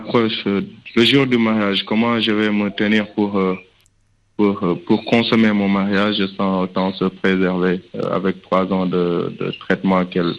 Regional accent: Dakar, Senegal; je suis de Dakar.

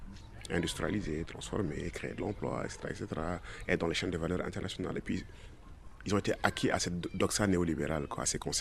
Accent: Fatick, Senegal; Moi, je viens des îles du Saloum, des endroits qui sont menacés, puisqu'on a retrouvé des gisements offshore à Sangomar. C'est là où j'habite.

